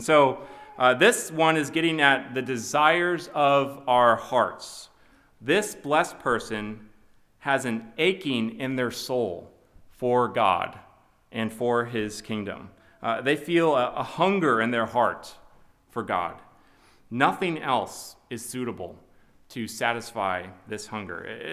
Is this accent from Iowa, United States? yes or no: yes; Iowa, United States; I do genuinely love my home state of Iowa, but I thought my friend had gotten quite the upgrade with where he had moved to in this part of Tennessee.